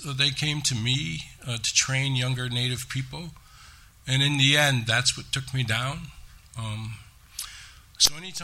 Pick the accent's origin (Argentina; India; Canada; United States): Canada; Ontario; Yeah, I'm originally from the Six Nations Reserve in Southern Ontario.